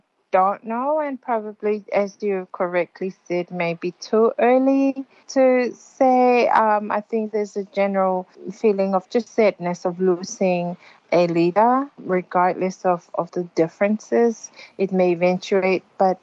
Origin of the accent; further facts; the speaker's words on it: Tonga; As a Tongan growing up in Tonga, and you know, from ever since primary school